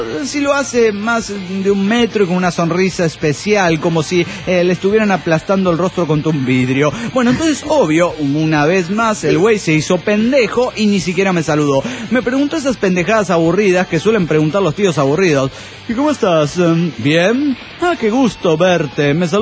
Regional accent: Guadalajara, Jalisco, Mexico; de Guadalajara, Jalisco, México.

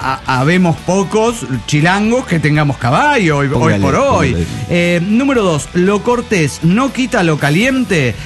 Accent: Austin, Texas, United States; also born or lived in Mexico; Pero crecí aquí en Austin desde chavito. Austin me encanta. Es una ciudad bien relajada

